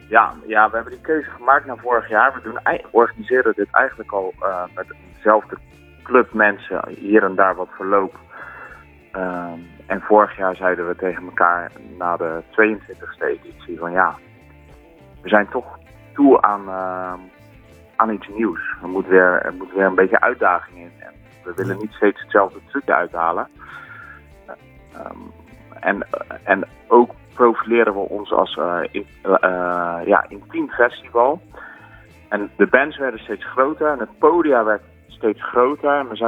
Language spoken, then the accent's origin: Dutch; Schipluiden, South Holland, Netherlands; born there; want wij zijn wel geboren in Schipluiden, maar hebben allemaal toch een beetje de stad omgezocht.